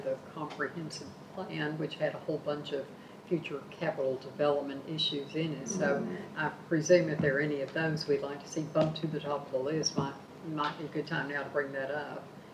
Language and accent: English; Texas, United States; And again, I'm a Texan, it's just hot.